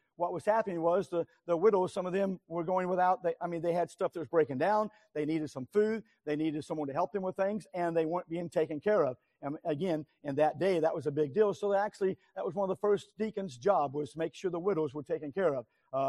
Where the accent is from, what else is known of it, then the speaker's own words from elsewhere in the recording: Missouri, United States; now in Texas, United States; I grew up in Missouri. Missouri is different than Texas, by the way.